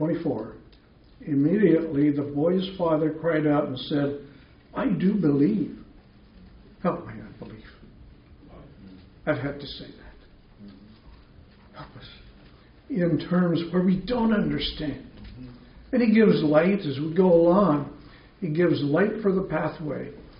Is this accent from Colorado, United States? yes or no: yes; Colorado, United States; born there; I was born in Colorado, but I'm a Husky fan.